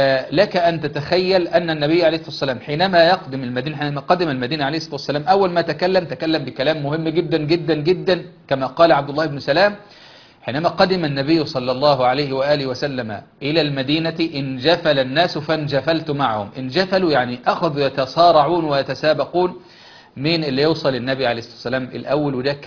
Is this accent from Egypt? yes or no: yes; Egypt; زي ما بنقول في اللهجة العامية عندنا في مصر، بنقول إن الانطباعات الأولى بتدوم